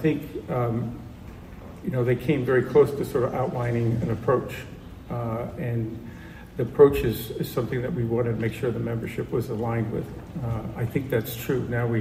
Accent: Washington, District of Columbia, United States; As you know, I grew up in Washington, D.C. I spent a lot of time at the old RFK Stadium.

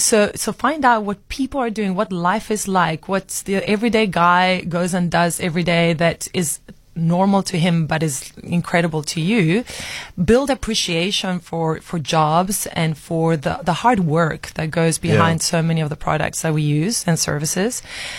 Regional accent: Argentina; I'm from Argentina originally

